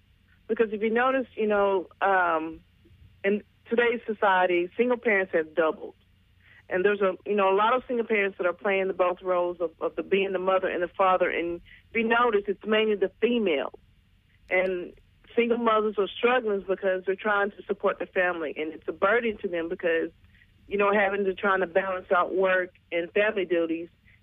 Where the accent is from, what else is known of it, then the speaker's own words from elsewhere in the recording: Hot Springs, Arkansas, United States; I'm from Hot Springs, Arkansas.